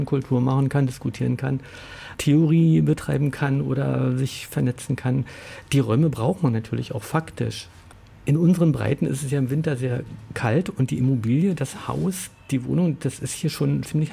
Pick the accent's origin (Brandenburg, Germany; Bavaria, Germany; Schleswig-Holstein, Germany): Brandenburg, Germany; Also ich komme aus Brandenburg und also diese Zahlen kenne ich nicht